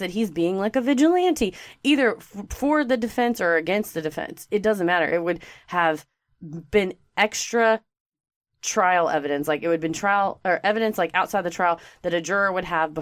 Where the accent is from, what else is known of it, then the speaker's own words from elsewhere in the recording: Texas, United States; And it's because we're from Texas.